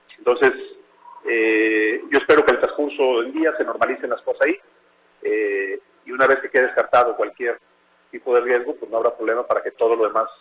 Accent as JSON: {"language": "Spanish", "region": "Jalisco", "country": "Mexico", "said": "soy jalisciense al final de cuentas, digo, ya no voy a estar en la política, pero estoy en mi estado."}